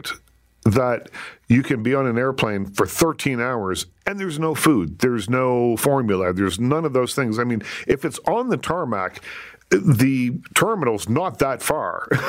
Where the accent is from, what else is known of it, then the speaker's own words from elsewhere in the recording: Nova Scotia, Canada; I'm from Nova Scotia, so please say hello to anyone you see and tell them … says hello.